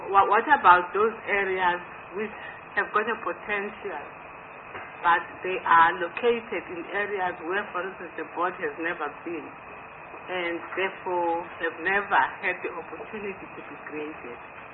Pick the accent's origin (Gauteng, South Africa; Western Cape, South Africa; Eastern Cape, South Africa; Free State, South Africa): Eastern Cape, South Africa; You see, I come from the Eastern Cape